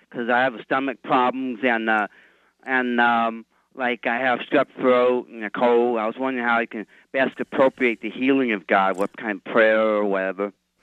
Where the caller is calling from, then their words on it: Salinas, California, United States; I'm from Salinas.